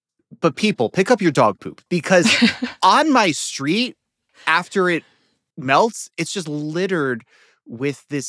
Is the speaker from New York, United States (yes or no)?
yes; New York, United States; I grew up in New York State throughout the 90s. I can tell you there's a lot of snow.